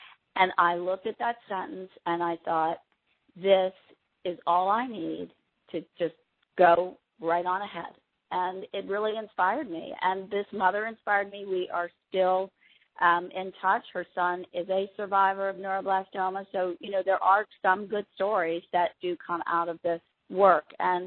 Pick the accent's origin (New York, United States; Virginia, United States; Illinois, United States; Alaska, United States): Virginia, United States; Charlottesville; So I was determined to do something in my hometown, or in my actual hometown, Charlottesville, Virginia.